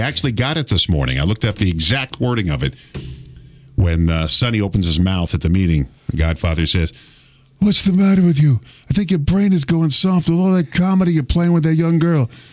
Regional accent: Massapequa, New York, United States; also born or lived in Bronx; Now, I grew up in a town of Massapequa. I'm from the Bronx, but I grew up in Massapequa.

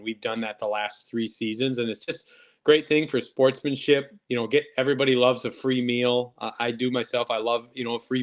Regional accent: Madison, Wisconsin, United States

